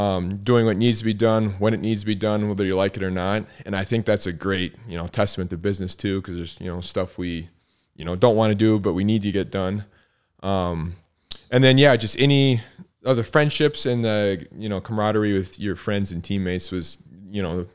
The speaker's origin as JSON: {"language": "English", "town": "Spring Valley", "region": "Minnesota", "country": "United States", "tie": "born or raised there", "said": "So I grew up in Spring Valley, went to Kingsland for a little bit, and then eighth grade, opened and rolled to Chatfield and then graduated from there. So yeah, I guess I claim Chatfield."}